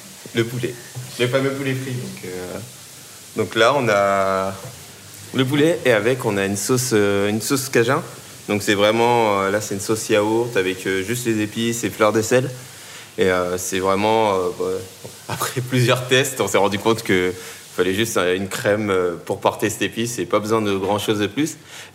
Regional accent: Tournan-en-Brie, Île-de-France, France; j'ai grandi dans le 77, en Seine-et-Marne, dans une petite ville qui s'appelle Tournon-en-Brie, donc en plein milieu de la Brie, comme le nom l'indique. Et donc j'ai grandi avec mes frères et sœurs, famille nombreuse. Je suis le sixième d'une famille de 9 enfants

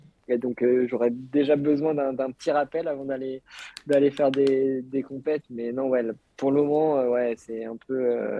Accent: France; Après, je suis français, c'est peut-être pas très objectif

